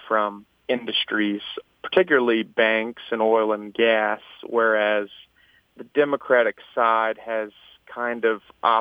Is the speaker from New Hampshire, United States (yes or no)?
no; Baton Rouge, Louisiana, United States; I come from Baton Rouge, Louisiana. I'm a graduate of LSU.